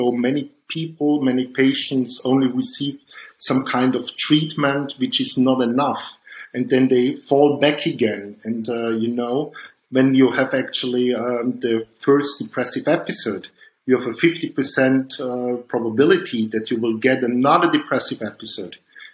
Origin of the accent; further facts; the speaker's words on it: Dornbirn, Vorarlberg, Austria; born there; English is a second language; I was born in Dombien, that's near the Lake of Constance in Vorarlberg in Austria. And then I studied in Vienna and did some law studies, went also to England to have some law studies.